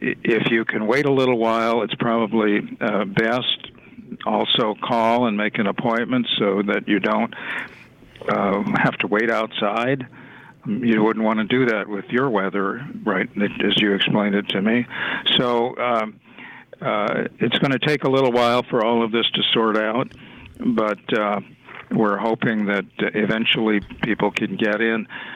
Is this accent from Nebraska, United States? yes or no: yes; Nebraska, United States; I grew up in Nebraska, so I sympathize.